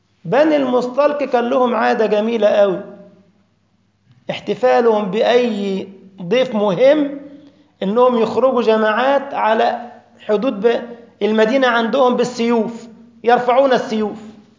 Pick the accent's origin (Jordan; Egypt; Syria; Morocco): Egypt; آه زي عندنا في مصر عليه فأر